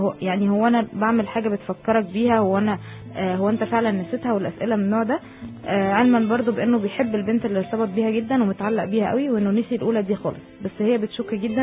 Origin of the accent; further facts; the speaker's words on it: Somalia; now in Jeddah, Saudi Arabia; وعلى فكرة انا صومالية مقيمة بجدة.